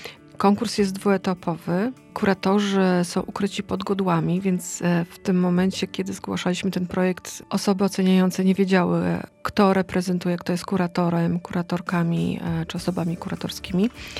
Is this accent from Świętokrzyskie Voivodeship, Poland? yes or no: no; Podlaskie Voivodeship, Poland; born there; now in Gdańsk, Poland; Jestem gdańszczanką z wyboru. Urodziłam się na Podlasiu, pod Hajnówką, mała miejscowość. Potem studiowałam w Białymstoku.